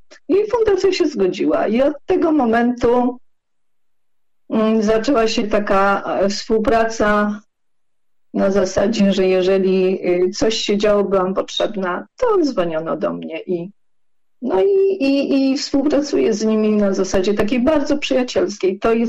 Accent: Warsaw, Masovian Voivodeship, Poland; jestem warszawianką od 6 roku życia, więc raczej warszawianką, bo gdzieś po drodze się rodzicom urodziłam, ale jestem z Warszawy, znam Warszawę bardzo dobrze

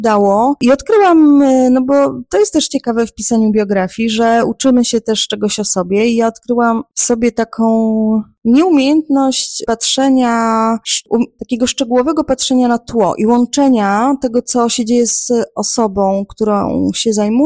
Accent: Warsaw, Masovian Voivodeship, Poland; born there; No ja się urodziłam w Warszawie, mieszkam w Warszawie i publikuję w Warszawie

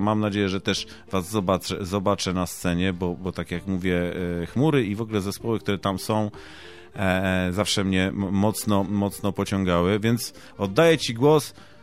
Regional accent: Wałbrzych, Lower Silesian Voivodeship, Poland; born there; moved away; ja też jestem Dolnoślązak, bo się urodziłem w Wałbrzychu, więc za chlebem człowiek wyjechał.

